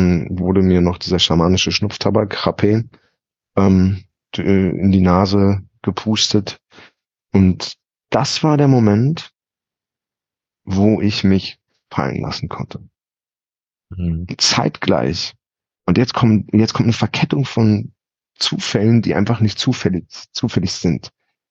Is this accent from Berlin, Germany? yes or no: yes; Berlin, Germany; Ich bin am Hermannplatz in Berlin aufgewachsen, das ist da Kreuzberg-Neukölln, in den 80ern als einer der wenigen Deutschen.